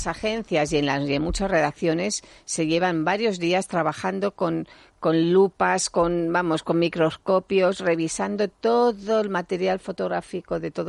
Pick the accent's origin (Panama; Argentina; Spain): Spain; Parla, Community of Madrid; que no gusto yo porque soy de Parla